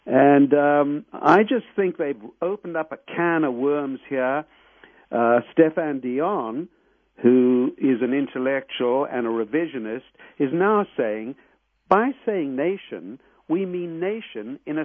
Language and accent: English; South Africa; I grew up in South Africa, which was a state they divided into all these ethnic nations, the white nation obviously oppressing the others.